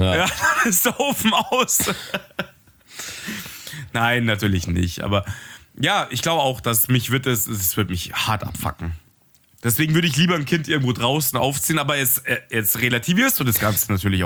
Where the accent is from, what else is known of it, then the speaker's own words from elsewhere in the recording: Munich, Bavaria, Germany; Und ich komme halt mitten aus dem Ghetto in München